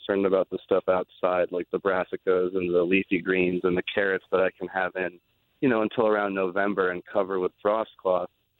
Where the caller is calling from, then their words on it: Chester, New Jersey, United States; I'm calling from Chester, New Jersey.